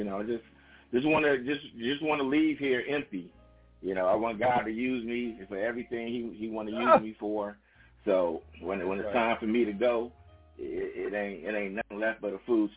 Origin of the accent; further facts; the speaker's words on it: Detroit, Michigan, United States; also born or lived in Germany; I'm from Detroit, Michigan, born in Germany, but grew up in Detroit, Michigan